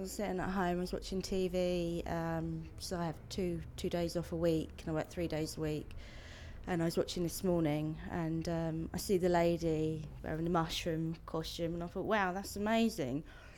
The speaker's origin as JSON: {"language": "English", "town": "Staines", "region": "South East England", "country": "United Kingdom", "said": "I'm from Staines, Middlesex, and I'm 23 years of age. My birthday is the 1st of September 1986."}